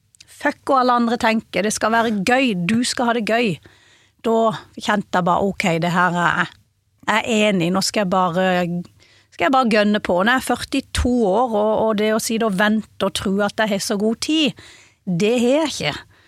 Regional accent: Vennesla, Agder, Norway; Det var jo ikke sånn at jeg satt på jenterommet hjemme I Vennesla og kikket I veggen.

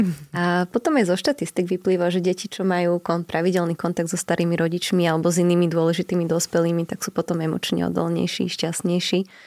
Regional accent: Bratislava, Bratislava Region, Slovakia; ja som vyrastala v 90. rokoch a ako som spomínala, že tiež som z Bratislavy

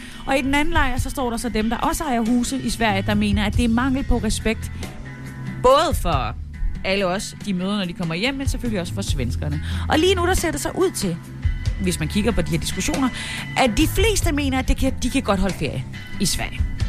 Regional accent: Region of Southern Denmark, Denmark; now in Copenhagen, Denmark; Man kan jo godt, når man bor i hovedstaden, som jeg jo gør, godt sådan en gang med savne den her friske luft, som jeg er vokset op med i Sønderjylland.

